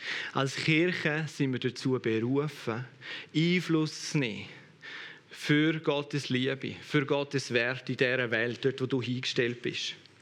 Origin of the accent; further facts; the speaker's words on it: Switzerland; wir als Schweizer nicht nur privilegiert sind, weil wir in der reichsten Nation leben, einer von den reichsten Nationen leben